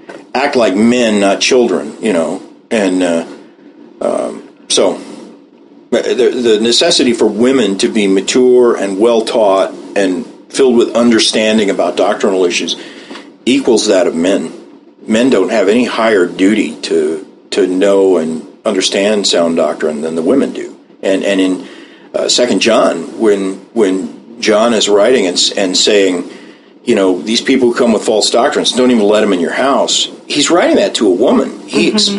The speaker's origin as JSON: {"language": "English", "town": "Tulsa", "region": "Oklahoma", "country": "United States", "tie": "born or raised there", "said": "I grew up in Tulsa"}